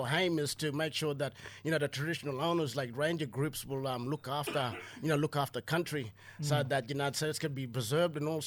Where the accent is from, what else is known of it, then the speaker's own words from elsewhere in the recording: Kuranda, Queensland, Australia; Guys, I'm Jabugai from Kuranda. I'm Jabugai representative, part of the Jabugai Nation group